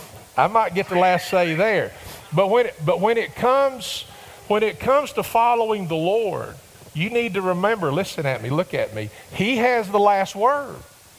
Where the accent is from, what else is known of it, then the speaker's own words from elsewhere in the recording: Campbellsville, Kentucky, United States; also born or lived in Summersville; Growing up in Summersville and Campbellsville?